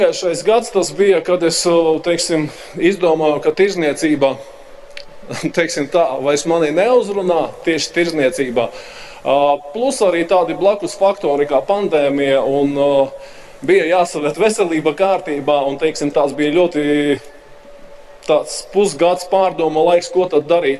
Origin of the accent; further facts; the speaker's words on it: Balvi, Balvi Municipality, Latvia; now in Madona, Latvia; Esmu dzimis, audzis Balvas un dzīvojis līdz 1999. Gadam, pēdējie 22 gadi dzīvoju Madonā, bet esmu nolēmis atgriezties dzimtajā pilsētā